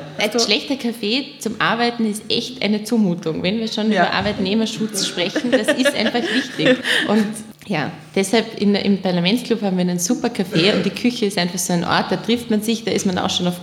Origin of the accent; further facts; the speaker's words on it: Nenzing, Vorarlberg, Austria; Wir sind zwar im Land aufgewachsen und sagen wir es mal so, in Nenzing in Österreich, in Vorarlberg, da ist alles irgendwie sehr ordentlich. Meistens alle katholisch